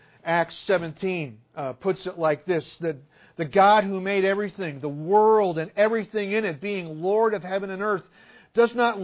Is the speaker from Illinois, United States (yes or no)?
yes; Illinois, United States; now in Canton, United States; We don't see many trains around Canton, but when I grew up outside of Chicago, they were frequent occurrences.